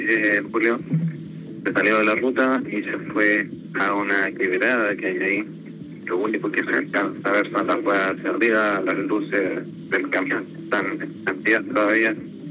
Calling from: Valparaíso, Chile; Mira, de la ruta 5 norte, acabo de pasar por el kilómetro 166 en dirección a Santiago.

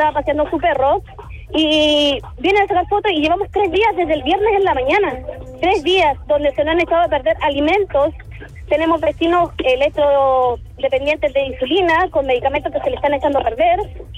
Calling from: Quilpué, Valparaíso, Chile; soy de acá de Belloto Sur, de la comuna de Quilpué.

